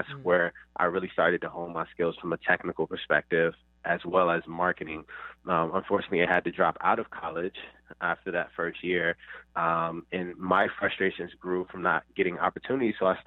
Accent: Richmond, Virginia, United States; You know, I was born and raised in Southside, Richmond, Virginia. I grew up in the hood, didn't grow up with a lot, very cliche, you know, single mother, government housing, all that good stuff

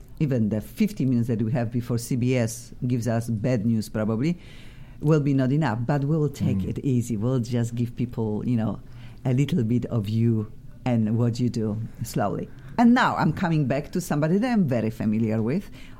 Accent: Poland; English is a second language; And really, I needed them in Europe, Eastern Europe. I'm from Poland.

